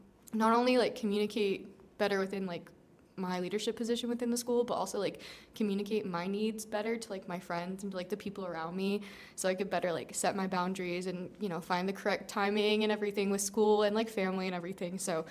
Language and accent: English; Fredericksburg, Virginia, United States; I'm from Fredericksburg, Virginia.